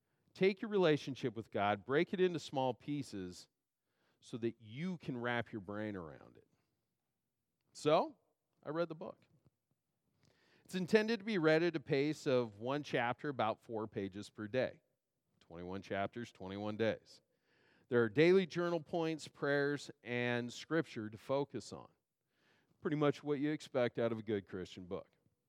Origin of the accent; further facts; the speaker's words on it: Idaho, United States; also born or lived in Oregon / Washington; Growing up in Idaho, Oregon, Washington, I've come to expect water that is cool and clear